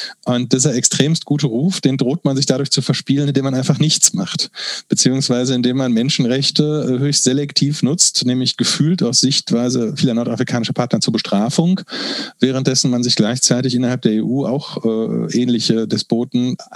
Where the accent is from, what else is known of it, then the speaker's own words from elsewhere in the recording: Germany; Und das klingt für uns als Deutsche so völlig fremd und völlig bizarr.